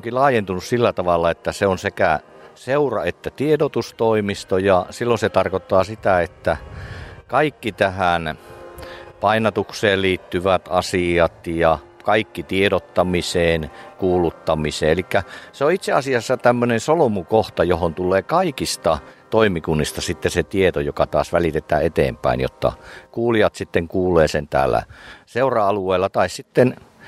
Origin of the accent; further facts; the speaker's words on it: Kajaani, Kainuu, Finland; Me, jotka ollaan Kajaanista